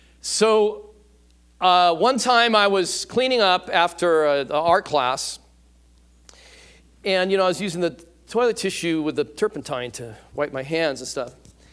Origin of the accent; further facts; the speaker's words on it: Van Nuys, California, United States; So I grew up in Van Nuys, not far from here, near Van Owen and Balboa.